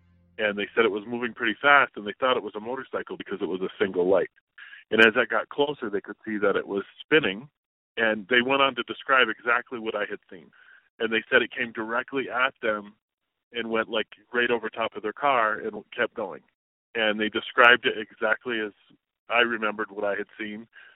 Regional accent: New York, United States; now in New Hampshire, United States; I'm calling from New Hampshire. I have a story that happened back in the mid-80s, probably around 86. This happened where I grew up in upstate New York.

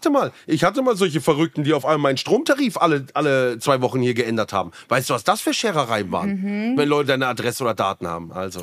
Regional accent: Baden-Württemberg, Germany; Ich komme ja auch hier aus dem Schwarzwald. Wir haben oben auch ein paar Skilifts.

